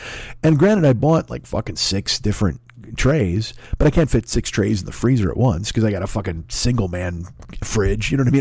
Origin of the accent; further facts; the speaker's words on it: United States; What has happened to me as a person, as a man, as a human being, as an American? Let's talk about that. What has happened to me as an American patriot?